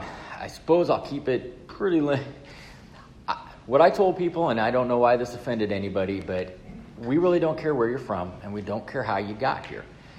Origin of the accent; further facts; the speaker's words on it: Texas, United States; I'm originally from West Texas. I'm literally a nine iron from Mexico.